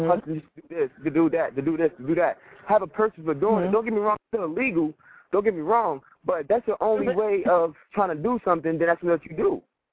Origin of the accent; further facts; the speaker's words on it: Newark, New Jersey, United States; I want to give another shout out to Newark, New Jersey. You know, that's my hometown, born and raised.